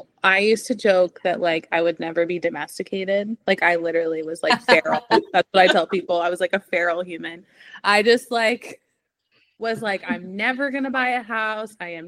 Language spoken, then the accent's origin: English; Oregon, United States; I'm from Oregon originally. I do not live there anymore